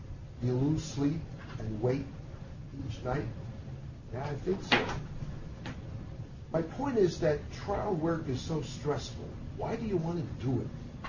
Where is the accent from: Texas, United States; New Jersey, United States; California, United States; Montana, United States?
New Jersey, United States; Newark; And a buddy of mine who I grew up with in the South Ward of Newark, we've been friends for many, many years.